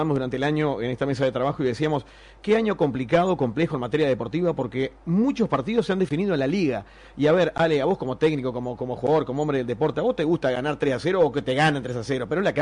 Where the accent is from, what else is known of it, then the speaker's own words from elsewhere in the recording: Salto, Uruguay; siendo bien salteño